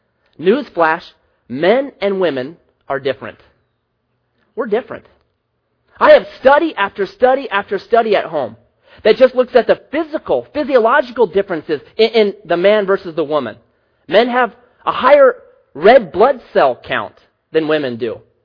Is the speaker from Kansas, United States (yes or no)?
no; Grants Pass, Oregon, United States; When I was growing up, I grew up in Southwest Grants Pass, not the best part of town. Even as kids, we referred to it as Felony Flats.